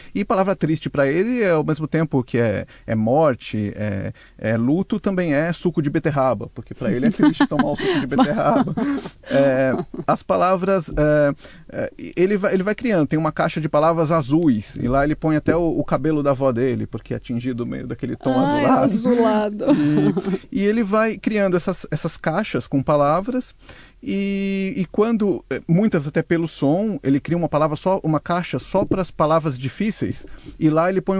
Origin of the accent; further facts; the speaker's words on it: Taquarituba, São Paulo, Brazil; tem um pouco a ver até com a minha origem caipira. Eu que sou de Taquarituba, no interior